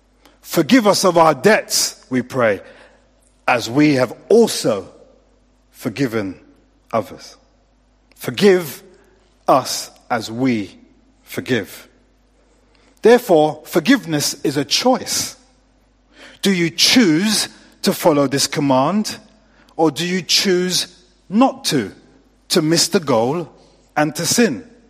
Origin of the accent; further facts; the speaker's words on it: London, United Kingdom; I'm a boy from South London.